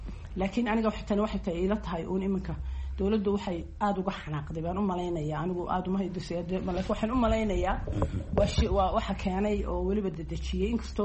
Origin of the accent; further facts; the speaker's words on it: Somaliland, Somalia; anigu waxaan ahay reer Soomaaliland